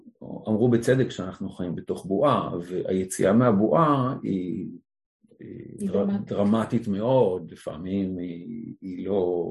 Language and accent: Hebrew; Hatzor, Southern District, Israel; born there; אני נולדתי בקיבוץ, קיבוץ חצור, קיבוץ של השומר הצעיר, שזה שיא האורתודוקסיה.